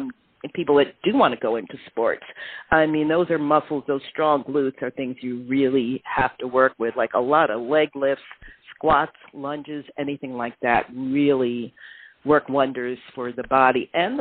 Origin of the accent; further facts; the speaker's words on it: United States; That's my heritage. I am Jamaican.